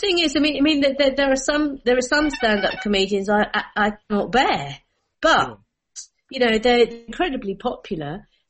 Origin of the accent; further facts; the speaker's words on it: England, United Kingdom; We're here, hire us. Brilliant. We're even English.